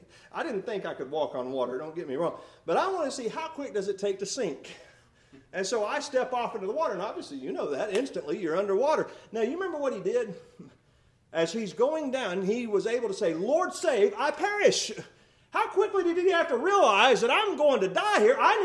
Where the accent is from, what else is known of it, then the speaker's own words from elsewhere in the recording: Texas, United States; I was raised in West Texas, a very dry place